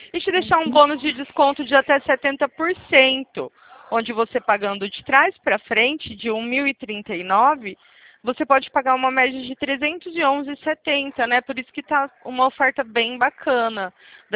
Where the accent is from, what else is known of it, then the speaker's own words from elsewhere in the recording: Presidente Prudente, São Paulo, Brazil; Eu sou aqui de Presidente Prudente